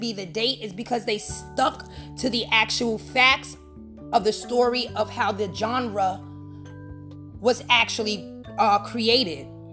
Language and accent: English; Bronx, New York, United States; hip-hop originated on the west side in Sedgwick Avenue in the South fucking Bronx, my hometown, okay?